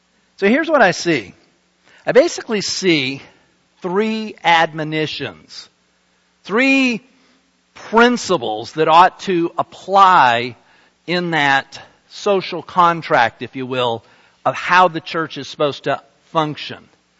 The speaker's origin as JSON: {"language": "English", "town": "Salt Lake City", "region": "Utah", "country": "United States", "tie": "born or raised there", "said": "You know, I grew up in Salt Lake City. Salt Lake City is the home of the Mormon Church."}